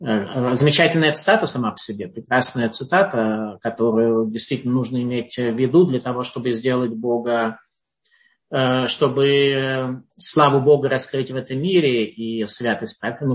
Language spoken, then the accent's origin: Russian; Saint Petersburg, Russia; born there; когда родился в Ленинграде и видел вот все это, как там вот люди жили, как разговаривали между собой, местную ментальность и прочее